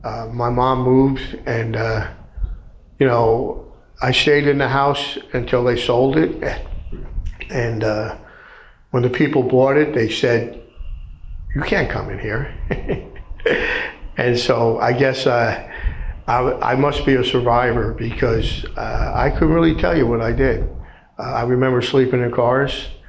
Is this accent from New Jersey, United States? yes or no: yes; Perth Amboy, New Jersey, United States; growing up in Perth Amboy, when the bars closed at Amboy during the week at 2 a.m., we all went to Staten Island.